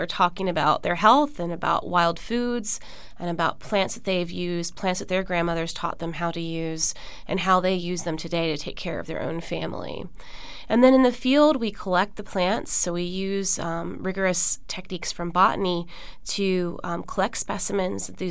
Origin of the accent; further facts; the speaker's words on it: Florida, United States; I grew up in South Florida and spent most of my childhood wearing no shoes and running around outside.